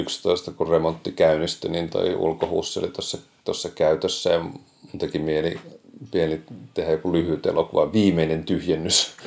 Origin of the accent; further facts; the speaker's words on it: Järvenpää, Uusimaa, Finland; moved away as an adult; now in Tampere, Finland; No mä oon Järvenpäästä kotoisin, ja sitten lukion jälkeen tulin Tampereelle opiskelemaan ja jäänyt tänne sitten sille tielle.